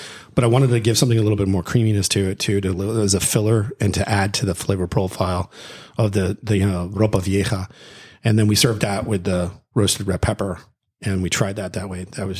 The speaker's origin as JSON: {"language": "English", "region": "Florida", "country": "United States", "tie": "born or raised there", "said": "I'm like, yeah, I'm from Florida. It was like one of those things that was kind of embarrassed being born and grown up here."}